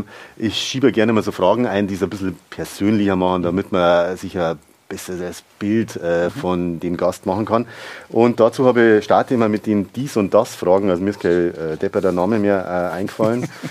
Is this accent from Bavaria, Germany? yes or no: yes; Bavaria, Germany; in meiner Heimat Niederbayern da tätig bin